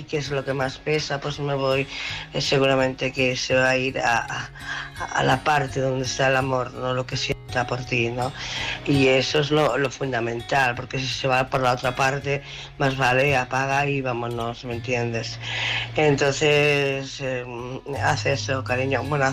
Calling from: Barcelona, Catalonia, Spain; de Barcelona.

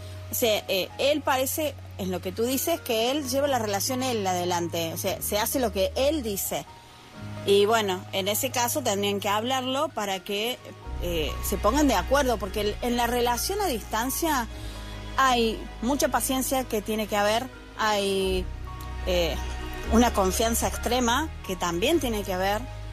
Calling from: Argentina; desde Argentina.

